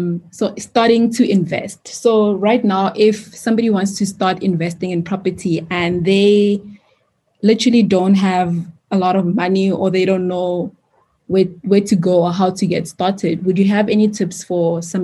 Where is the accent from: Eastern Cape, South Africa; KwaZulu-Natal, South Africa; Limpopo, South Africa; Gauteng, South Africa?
Gauteng, South Africa; Pretoria; Plus, I grew up in Pretoria. So maybe that's why I just love Pretoria.